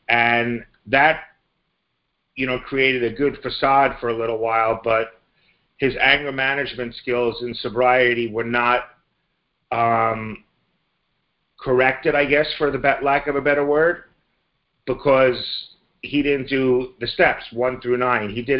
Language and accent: English; Montclair, New Jersey, United States; And I'm from Montclair, New Jersey. My home group is the Circle of Friends group in West Orange.